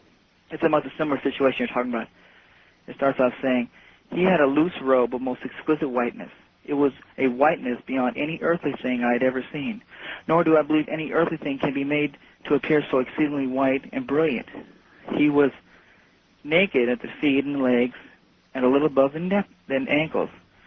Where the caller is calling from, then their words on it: Miami, Florida, United States; I'm from Miami.